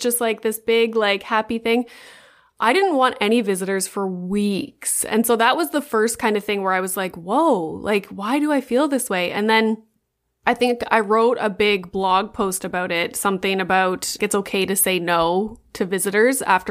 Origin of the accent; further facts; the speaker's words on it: Sudbury, Ontario, Canada; So I am from Northern Ontario in Sudbury.